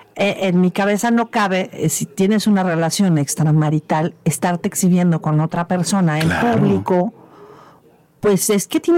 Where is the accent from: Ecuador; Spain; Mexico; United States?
Mexico; cómo somos los mexicanos.